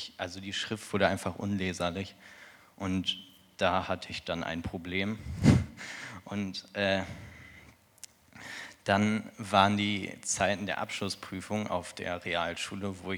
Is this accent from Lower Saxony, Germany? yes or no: no; Kamp-Lintfort, North Rhine-Westphalia, Germany; Ich bin 16 Jahre alt und ich komme aus Kamm-Lindfort, nur um mich mal kurz vorzustellen.